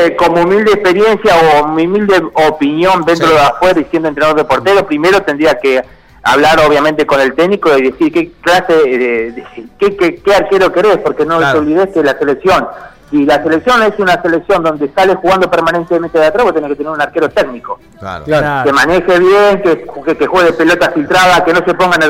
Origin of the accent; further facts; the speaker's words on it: Santa Fe, Argentina; No, yo tengo un gran recuerdo de Santa Fe, porque obviamente crecí ahí, me crié ahí, sobre todo en Las Flores 2